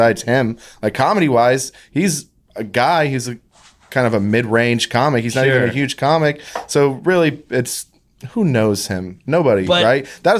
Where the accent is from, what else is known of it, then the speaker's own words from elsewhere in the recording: United States; And I, as an American